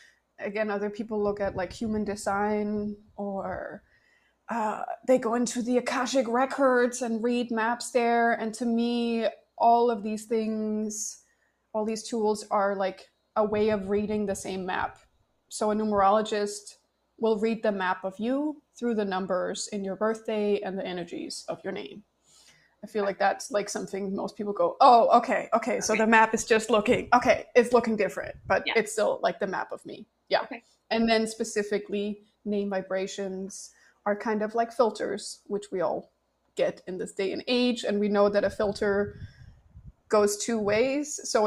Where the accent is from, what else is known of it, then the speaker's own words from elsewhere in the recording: Denmark; Or like I grew up in a country, I grew up in Denmark